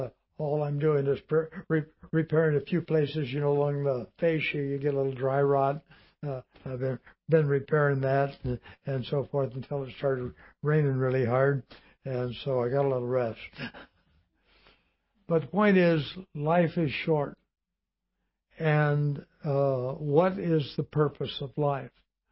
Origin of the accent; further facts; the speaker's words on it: Compton, California, United States; I grew up in Compton, California, which was a nice town way back when.